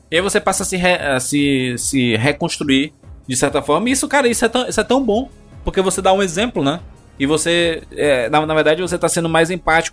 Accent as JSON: {"language": "Portuguese", "region": "Ceará", "country": "Brazil", "said": "eu sou cearense, né? Aqui no Ceará"}